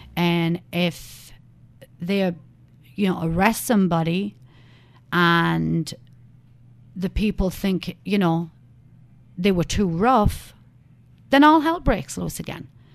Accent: England, United Kingdom; When I was growing up in England, but I was, you know, a kid. I'll say a kid. It was like I was around about 10 years old.

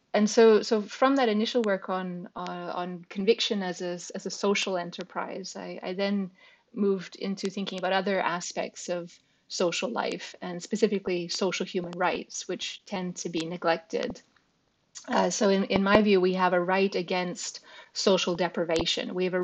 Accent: Canada; moved away as an adult; now in England; So I grew up in Canada and studied at McGill before coming over to England to study at Cambridge and Oxford, and then got a job and stayed, as Naomi said, for 20 years.

